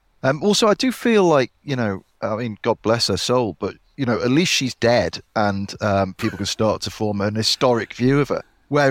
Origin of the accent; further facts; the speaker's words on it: Liverpool, North West England, United Kingdom; when I was growing up in Liverpool